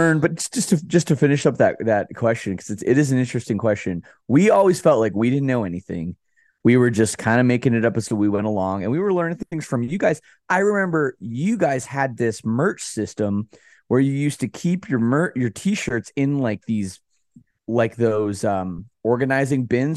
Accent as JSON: {"language": "English", "country": "Canada", "said": "we're Canadian, so we didn't have a bank account in the U.S."}